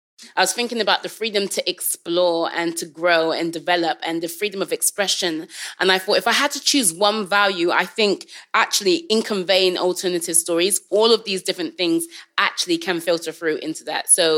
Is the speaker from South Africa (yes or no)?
no; England, United Kingdom; born there; So I was born in England. My parents are from Jamaica. They came over in the 60s.